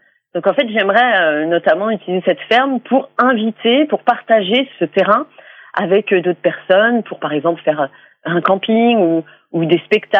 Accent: Nouvoitou, Brittany, France; born there; j'ai envie de faire quelque chose pour ma communauté, pour Nouvoitou, parce que je suis née à Nouvoitou.

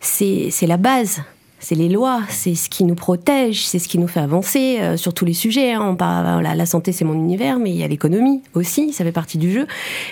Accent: Brittany, France; Et en tant que Breton, il faut qu'on saisisse l'occasion.

